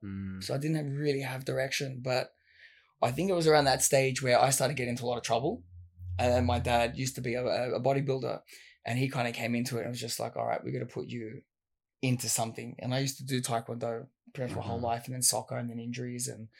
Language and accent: English; Sydney, New South Wales, Australia; Western Sydney. You're kind of around the Fairfield area. I mean, my dad he moved there, but it was around when it was a big Italian area back then. So I went to high school out there